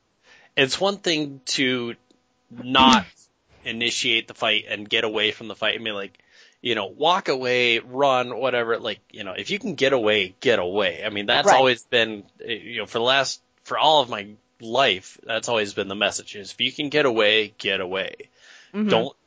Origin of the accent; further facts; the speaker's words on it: Minnesota, United States; As I am from Minnesota, no, it's not.